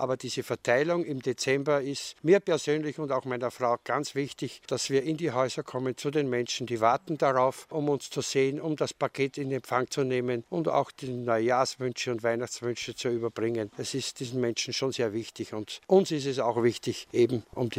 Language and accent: German; Austria; born there; Ja, ich bin 62 in Österreich geboren, aber die Eltern, beide Eltern sind hier von Siebenbürgen